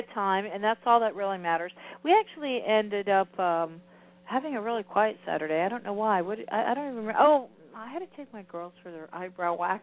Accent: New Jersey, United States; And I can say freaking because I'm from New Jersey, and it doesn't mean anything inappropriate. It's just freaking. It's my Jersey slang, okay?

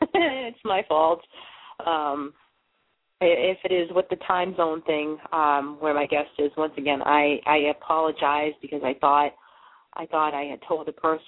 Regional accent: Boston, Massachusetts, United States; accent: Boston; now in Maine, United States; I'm located in Maine. I'm originally from Boston, as you can hear in the accent.

